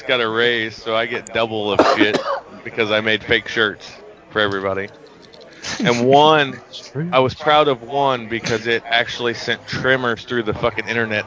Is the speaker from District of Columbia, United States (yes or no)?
no; Missouri, United States; I'm from Missouri. We do a lot of shit that's backwards here